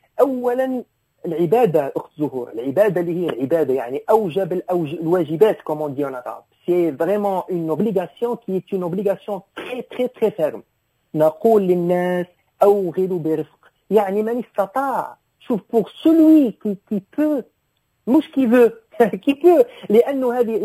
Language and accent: Arabic; Fes, Fès-Meknès, Morocco; انا فاسي ما عندناش هذه الاعتبارات هنا